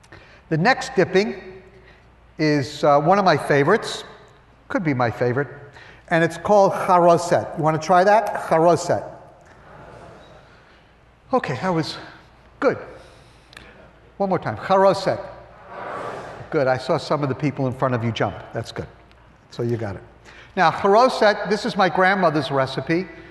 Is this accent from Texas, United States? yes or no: no; Queens, New York, United States; also born or lived in Brooklyn; I was born in Brooklyn, the true Holy Land, in case you wanted to know. We escaped to the suburbs, to Queens. And I was bar mitzvahed in actually modern Orthodox synagogue.